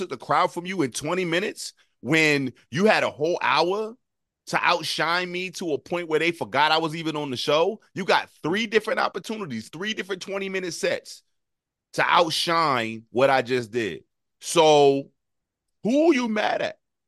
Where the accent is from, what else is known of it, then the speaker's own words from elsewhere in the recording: New Jersey, United States; He was like, you ain't from New York. I was like, I'm from Jersey.